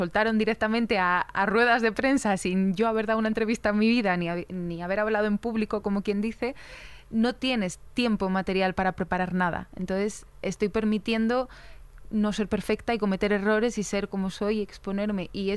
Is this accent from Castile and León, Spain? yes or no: yes; León, Castile and León, Spain; tanto Pablo como yo venimos de León, que es una ciudad muy pequeña.